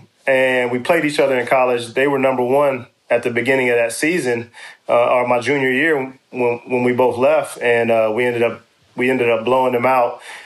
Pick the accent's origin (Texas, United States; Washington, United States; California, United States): Texas, United States; Dallas; I always like to play Dallas, and I always like to play at home because, you know, I'm from Dallas.